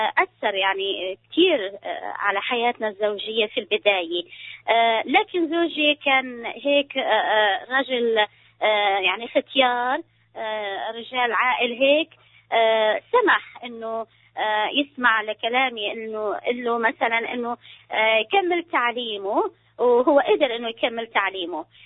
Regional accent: Syria; من سوريا، عندي بنتين وأنا خريجة كلية

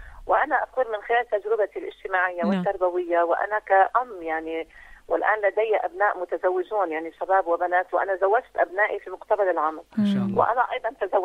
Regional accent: Lebanon; يعني عندنا في لبنان

